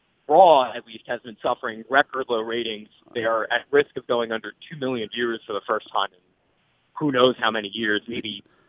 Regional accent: Rockaway Beach, New York, United States; I am from Rockaway Beach, New York.

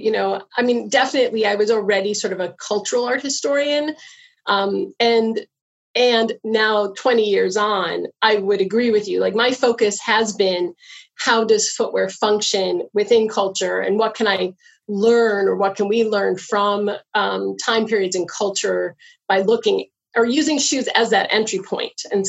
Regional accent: United States; I didn't know what to expect. I am from the States.

